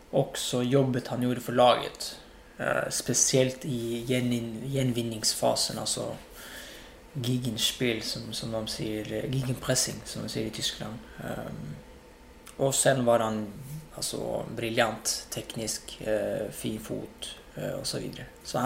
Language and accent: Swedish; Morocco; Arabisk, marokkansk som är en alltså en berberdialekt från norra Marokko där jag kommer ifrån. Tysk. Fatte fransk, det men det är så länge sedan att jag har glömt mycket av det.